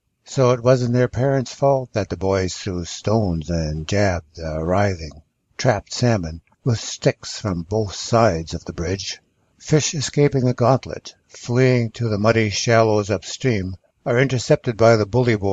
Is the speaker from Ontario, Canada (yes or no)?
no; Chilliwack, British Columbia, Canada; Since I grew up in Chilliwack, these issues are not new to me. The farm where my family lived had a salmon stream flowing through it.